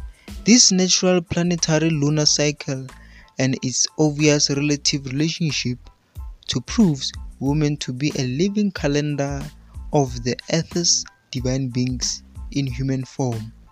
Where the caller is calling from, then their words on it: South Africa; and I'm broadcasting live from South Africa.